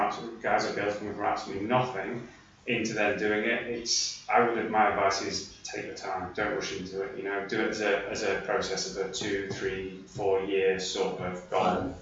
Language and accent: English; Lincoln, East Midlands, United Kingdom; accent: Yorkshire; also born or lived in Leeds; No, I'm actually from Lincoln.